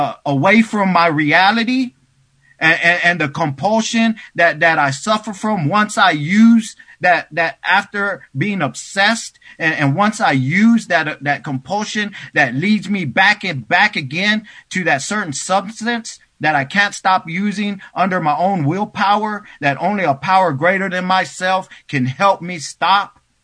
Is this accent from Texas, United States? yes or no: yes; Austin, Texas, United States; And I went to treatment anyways in Houston. And I grew up in Austin.